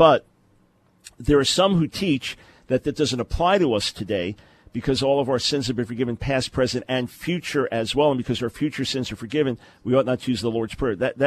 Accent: New York, United States; I'm from New York. Matt's from California.

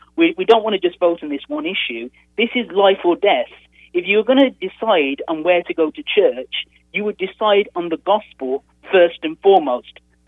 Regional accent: Dudley, West Midlands, United Kingdom; I'm from the West Midlands in a town called Dudley.

